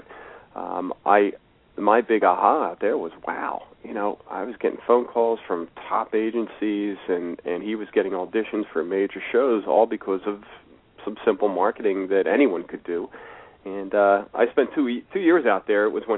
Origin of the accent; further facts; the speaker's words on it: West Chester, Pennsylvania, United States; And lo and behold, there isn't one in Philadelphia. There's one right in my hometown of Westchester.